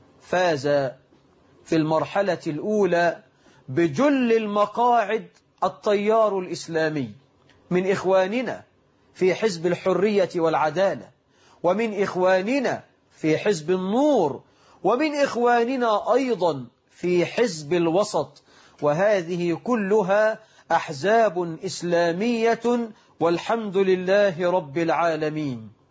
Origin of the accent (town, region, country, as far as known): Egypt